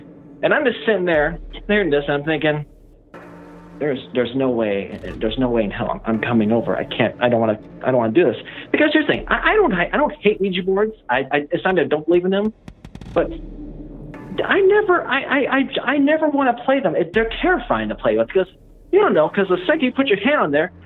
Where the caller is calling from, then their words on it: Illinois, United States; Yeah, so I'm calling from Illinois, actually.